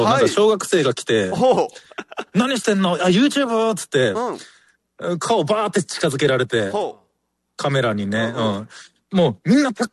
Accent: Okinawa, Japan; 俺、沖縄から来て芸人

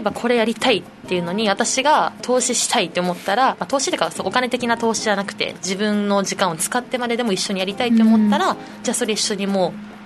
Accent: Kansai, Japan; 自分が関西で結構いい環境で育ってきたっていうのもあって

